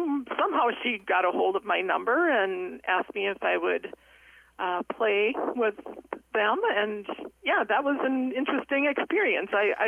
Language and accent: English; St. Wendell, Minnesota, United States; In St. Wendell. I grew up in St. Wendell and moved around a bit after graduating high school.